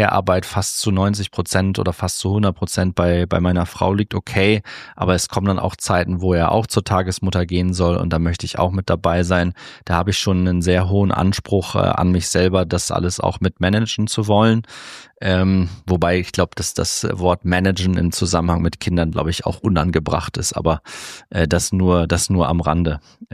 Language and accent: German; Cloppenburg, Lower Saxony, Germany; mit der Stadt Kloppenburg, also mit meiner Heimatstadt